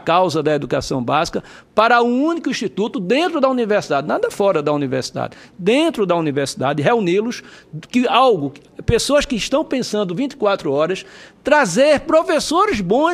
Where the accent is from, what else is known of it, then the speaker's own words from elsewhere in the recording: Northeast Region, Brazil; eu talvez como nordestino